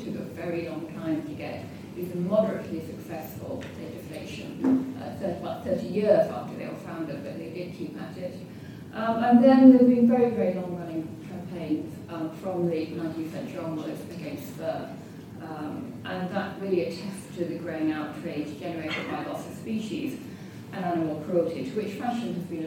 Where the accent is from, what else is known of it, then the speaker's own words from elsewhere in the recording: Huddersfield, Yorkshire and the Humber, United Kingdom; I grew up in Huddersfield.